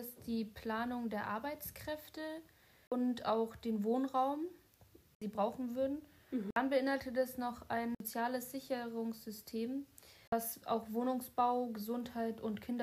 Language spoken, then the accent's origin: German; Germany; Ich bin ja in der DDR aufgewachsen.